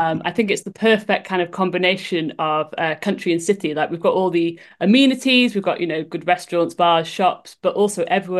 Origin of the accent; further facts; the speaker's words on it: Keele, West Midlands, United Kingdom; also born or lived in London; now in Huddersfield, United Kingdom; I'm originally from Stoke, a small village in Stoke called Keel. My dad lectured at the university there, so I grew up there.